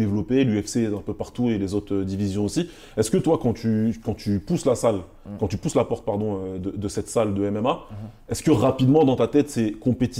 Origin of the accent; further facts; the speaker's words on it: Paris, Île-de-France, France; Et puis, tu sais, je suis parisien. Et nous, les Parisiens, on se regarde.